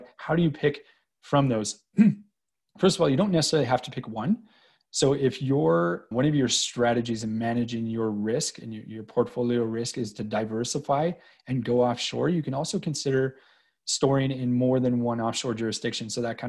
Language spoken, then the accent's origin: English; Canada; even though I don't really see it that way as a Canadian.